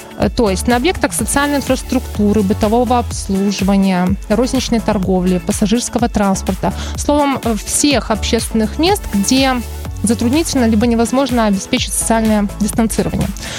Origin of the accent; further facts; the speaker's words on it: Grodno, Grodno Region, Belarus; первым населенным пунктом стал мой родной город Гродно